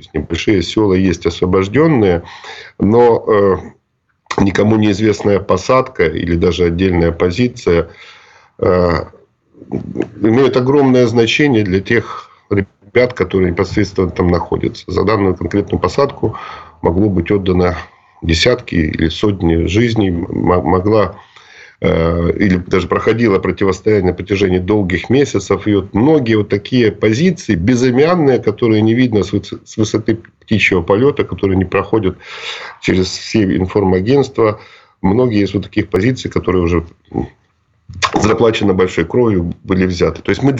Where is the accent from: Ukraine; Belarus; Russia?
Ukraine; Luhansk, Luhansk Oblast; Мой родной город Луганск пережил 1.5 месяца блокады